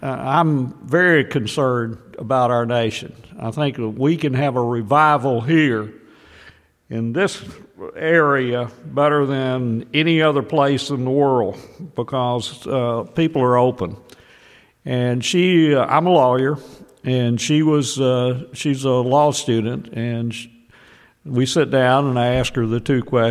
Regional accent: the South, United States; I'm a Southerner.

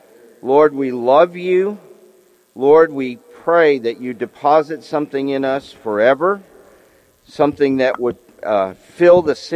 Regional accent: New York, United States; I grew up in New York, so we would meet in Cape May in the summer.

